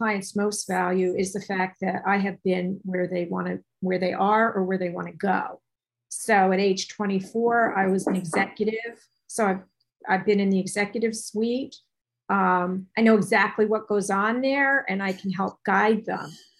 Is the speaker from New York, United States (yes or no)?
yes; New York, United States; And I'm from New York, so I'm very direct.